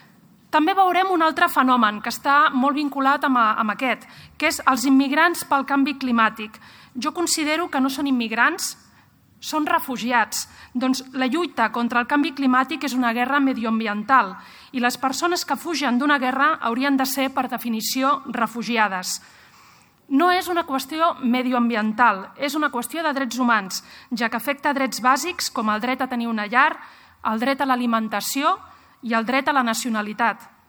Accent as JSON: {"language": "Catalan", "town": "Sitges", "region": "Catalonia", "country": "Spain", "also_born_or_lived": "New York, United States", "said": "tot i que porto 15 anys visquent a Nova York, ja acabo de tornar, jo sóc de Sitges, així que estic molt contenta d'estar aquí avui."}